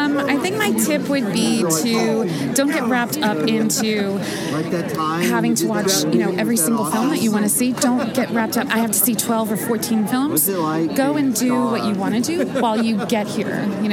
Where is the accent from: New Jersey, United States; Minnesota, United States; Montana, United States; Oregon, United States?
New Jersey, United States; I'm from New Jersey.